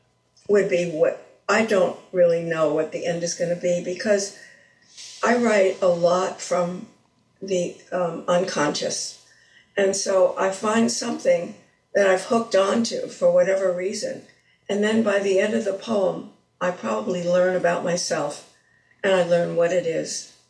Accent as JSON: {"language": "English", "town": "Manhattan", "region": "New York", "country": "United States", "tie": "born or raised there", "said": "I grew up in Manhattan."}